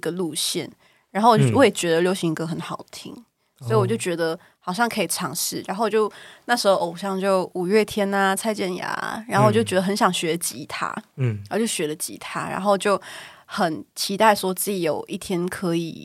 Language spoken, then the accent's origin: Chinese; Malaysia; 然后我本身就有马来西亚人，然后对于台语可能是有一点熟悉，但是没有到那么标准，因为我们是讲福建话